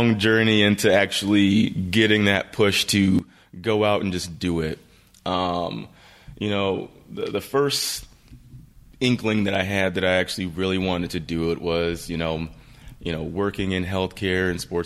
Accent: Gary, Indiana, United States; Well, I'm a region guy. I'm from Gary, Indiana, born and raised. Both my parents are from there.

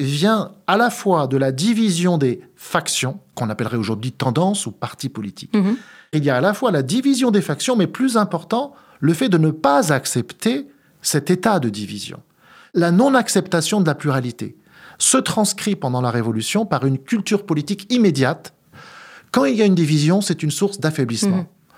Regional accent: France; Donc, bon, on est Français, je plaisante un peu, on est Français.

